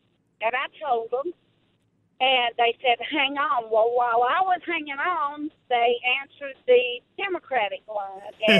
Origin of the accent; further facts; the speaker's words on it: the South, United States; accent: Southern drawl; I don't know if it was because of my zip code and I was from the South or my slow Southern drawl